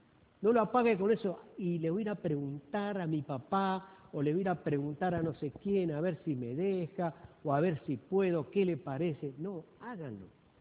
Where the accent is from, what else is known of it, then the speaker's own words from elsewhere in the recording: Argentina; Nosotros como, tal vez como argentino, como latino, lo que tenemos es, queremos resultados ya.